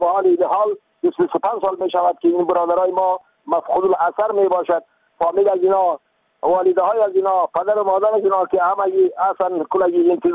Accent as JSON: {"language": "Persian", "country": "Afghanistan", "said": "افغان هستیم، مسلمان هستیم، از یک مملکت هستیم"}